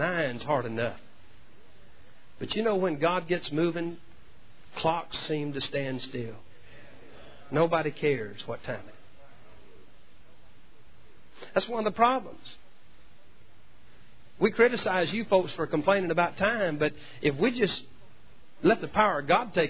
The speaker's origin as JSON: {"language": "English", "region": "the South", "country": "United States", "said": "I'm from the Bible Belt."}